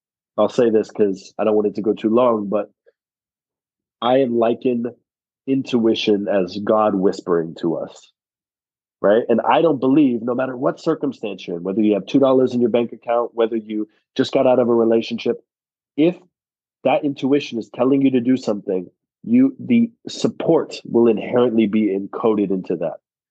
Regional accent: Los Angeles, California, United States; Originally born and raised in Los Angeles, grew up with a family with a lot of love, not a lot of money.

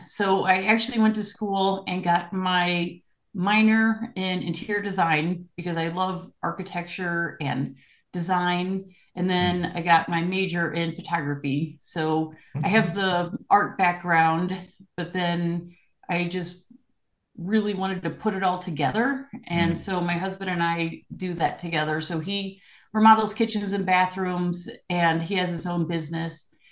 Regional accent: St. Louis, Missouri, United States; now in Colorado Springs, United States; third generation, and now I'm in Colorado Springs, but originally I'm from St. Louis.

